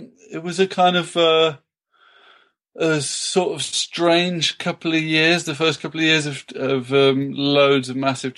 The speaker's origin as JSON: {"language": "English", "region": "South West England", "country": "United Kingdom", "tie": "born or raised there", "said": "I grew up in Cornwall"}